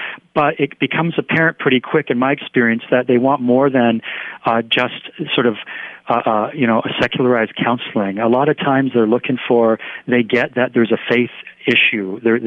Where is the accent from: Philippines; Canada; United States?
Canada; as a Canadian chaplain